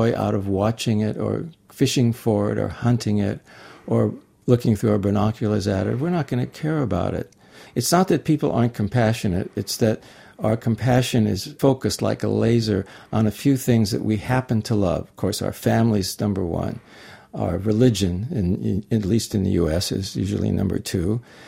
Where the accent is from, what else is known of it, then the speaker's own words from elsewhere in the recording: San Diego, California, United States; And I grew up in San Diego and went into the canyons of San Diego.